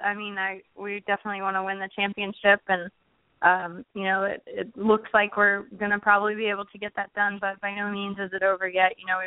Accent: Texas, United States; I'm excited to have gotten the win there in Dallas in my home state.

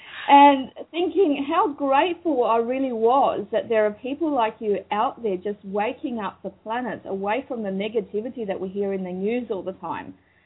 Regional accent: Cyprus; now in Australia; I was a refugee from Cyprus. So there was a war in Cyprus in 1974, and my parents lost absolutely everything. So we came to Australia, sponsored to come to Australia, as refugees with only a suitcase and $200 in cash.

